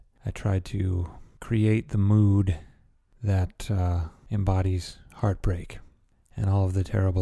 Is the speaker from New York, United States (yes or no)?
no; Los Angeles, California, United States; I'm from the Los Angeles area of Southern California